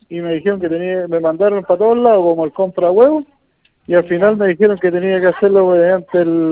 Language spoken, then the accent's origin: Spanish; Cauquenes, Maule, Chile; pues incluso pues yo soy de Cauquenes